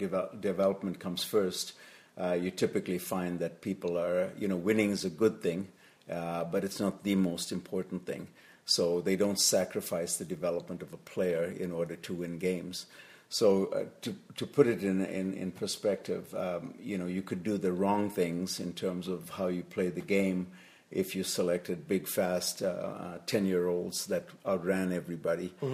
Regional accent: South Africa; now in Canada; When I came from South Africa, I lived out in Warman initially

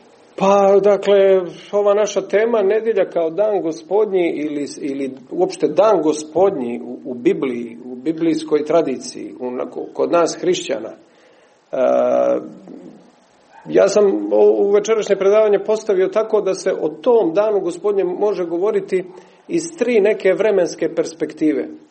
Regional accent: Cuce, Cetinje, Montenegro; kod nas gore u Cucama, u Katunskoj Nahiji

